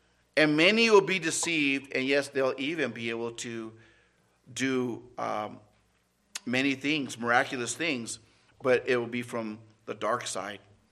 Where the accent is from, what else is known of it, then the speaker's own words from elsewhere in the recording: California, United States; born there; and I was born in California, you know, praise the Lord, I enjoy the weather there